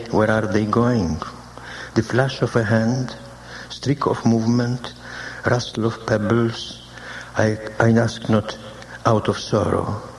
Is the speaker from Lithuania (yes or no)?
yes; Lithuania; I was brought up in Lithuania